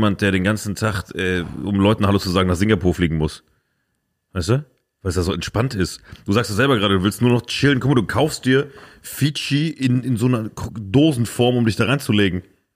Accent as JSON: {"language": "German", "region": "Saarland", "country": "Germany", "tie": "born or raised there", "said": "mein Kaff, Alter, mein Dorf, wo ich aufgewachsen bin im Saarland, würde ich direkt zurückgehen."}